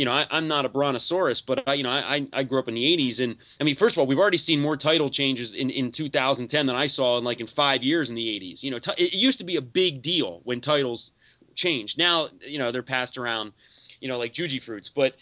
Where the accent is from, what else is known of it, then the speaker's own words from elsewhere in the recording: York, Pennsylvania, United States; I grew up in York, Pennsylvania, and not too far from the Hershey Park Arena.